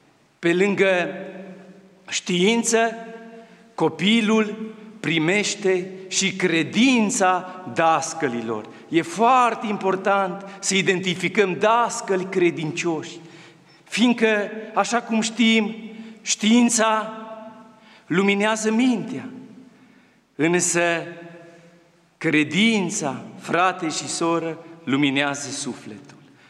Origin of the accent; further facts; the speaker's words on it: Transylvania, Romania; pentru faptul că sunt ardelean și a avut atâta grijă de ardelenii de peste Carpați